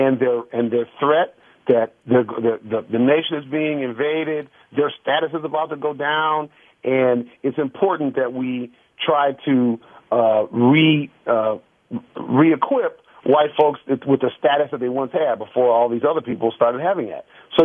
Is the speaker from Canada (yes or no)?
no; Detroit, Michigan, United States; I grew up in Detroit at a time of great racial tumult.